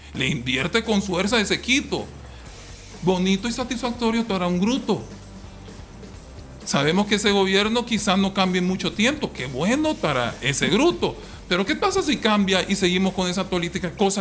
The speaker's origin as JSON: {"language": "Spanish", "country": "El Salvador", "said": "Y me incluyo yo porque soy salvadoreño."}